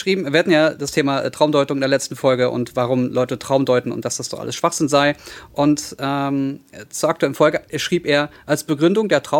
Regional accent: Berlin, Germany; als Berliner, Berliner, der in Neukölln groß geworden ist, beziehungsweise 14 Jahre lang gelebt hat

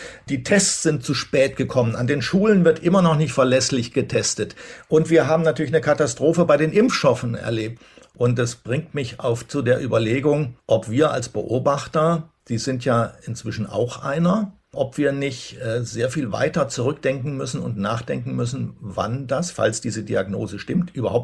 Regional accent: Berlin, Germany; Ja, daran hat man sich als Berliner gewöhnt.

